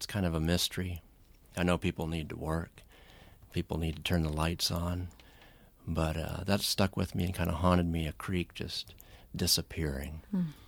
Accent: Ohio, United States; I think this song is haunted by some of the small coal mining towns that Karen and I grew up in down near Wheeling, West Virginia, in the southeast corner of Ohio.

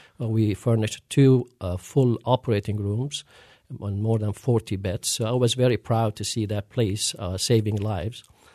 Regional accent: Aleppo, Aleppo Governorate, Syria; moved away as an adult; now in Pittsburgh, United States; Well, I was born and I grew up in Aleppo, Syria, which is the second city in Syria.

